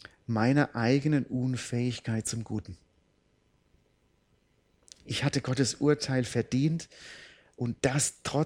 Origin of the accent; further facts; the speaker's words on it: Crumstadt, Hesse, Germany; Als ich so 11, 12 Jahre alt war, da ging ich in meinem Heimatdorf in Krummstadt in die Jungschar.